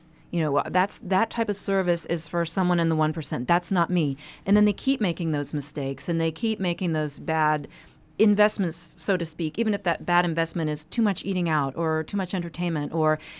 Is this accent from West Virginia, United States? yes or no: yes; West Virginia, United States; So I grew up in West Virginia.